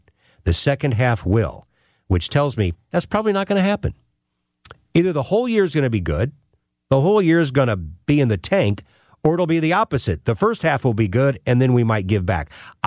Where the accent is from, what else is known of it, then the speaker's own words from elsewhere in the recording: St. Louis, Missouri, United States; as a St. Louis kid growing up in North County and driving down with my dad to Cardinals baseball games in the late 60s and through the 70s